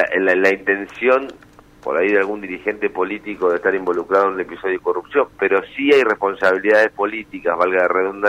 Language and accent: Spanish; Santa Fe, Argentina; si a nosotros como vecinos o como santafesinos o rosarinos nos interesa los gestos o nos interesan los resultados